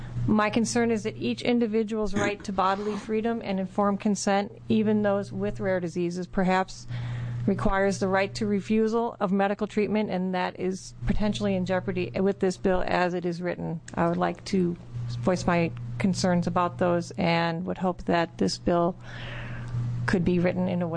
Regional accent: Oregon, United States; from Southern Oregon. I'm a farmer.

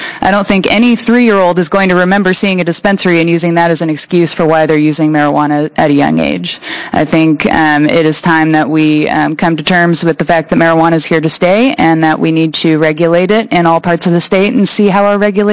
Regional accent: Portland, Oregon, United States; I'm from Portland.

